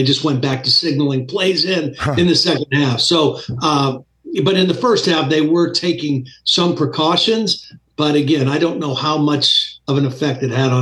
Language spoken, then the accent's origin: English; Ohio, United States; Well, I'm an Ohio guy. I'm from Ohio. I went to the Penn State.